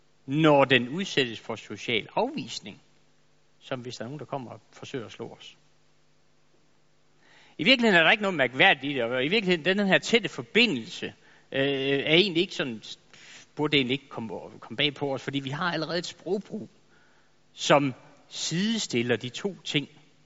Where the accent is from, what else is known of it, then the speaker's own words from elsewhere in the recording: Jutland, Denmark; now in Zealand, Denmark; Jeg er jo jyde, det må jeg sige.